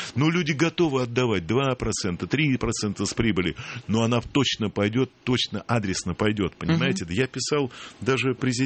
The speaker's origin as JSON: {"language": "Russian", "region": "Moscow", "country": "Russia", "tie": "born or raised there", "said": "Москвич, я родился в Сокольниках."}